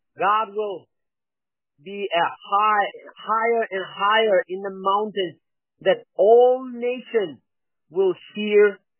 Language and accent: English; Kyrgyzstan; English is a second language; Yes, I am from Kyrgyzstan and I am local. I'm living in the capital city named Bishkek.